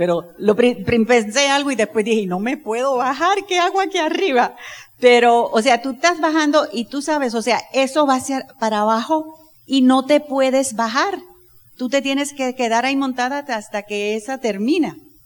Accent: Panama; born there; Yo soy hija de militar también. Nací en Panamá, pero de padres puertorriqueños.

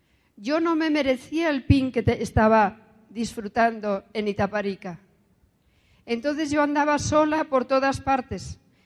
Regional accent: Asturias, Spain; born there; yo nací en España, en Asturias. Soy hija única, hija de un militar y una ama de casa.

